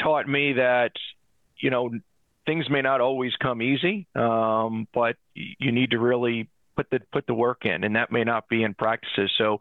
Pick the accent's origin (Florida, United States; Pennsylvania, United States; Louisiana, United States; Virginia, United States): Pennsylvania, United States; Allentown; I'm from right outside Allentown, Pennsylvania. I'm the oldest of two. I have one younger brother.